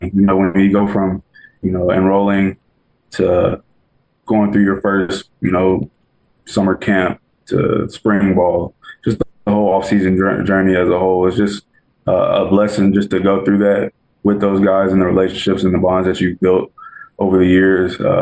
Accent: Port Arthur, Texas, United States; So I'm from, like I said earlier, I'm from Port Arthur, Texas, and I went to high school at Port Neches Groves High School.

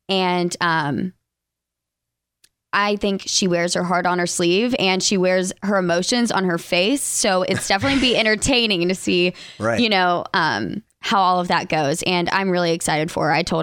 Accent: Alabama, United States; accent: less Southern accent; Both of us were from Alabama. I'm the one with the like less Southern accent, but sometimes it pops in there.

